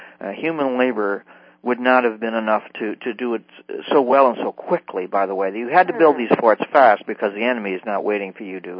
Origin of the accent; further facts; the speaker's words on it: Illinois, United States; now in Minnesota, United States; from Illinois, but I'm settled here on the Mississippi with my wife and my Norwegian forest cat